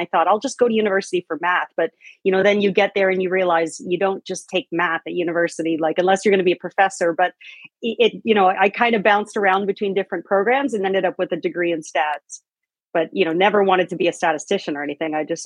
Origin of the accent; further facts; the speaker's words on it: Brantford, Ontario, Canada; I grew up in Brantford, Ontario. I'm a Mohawk of the Akwesasne. And I went to university at University of Western Ontario